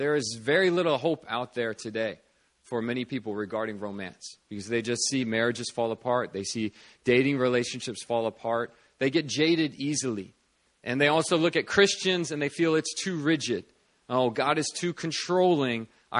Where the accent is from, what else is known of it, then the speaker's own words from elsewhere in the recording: United States; It's very different, I guess, culture that I grew up in the States.